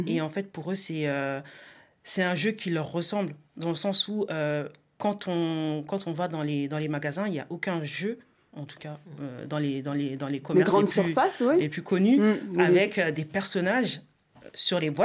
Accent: Mali; also born or lived in Senegal; Alors moi, je suis du Mali et du Sénégal.

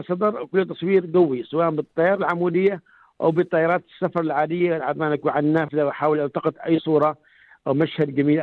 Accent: Oman; عندنا في عمان 61 ولاية تمتد من مسندة في أقصى الشمال وحتى المزيونة في أقصى الجنوب

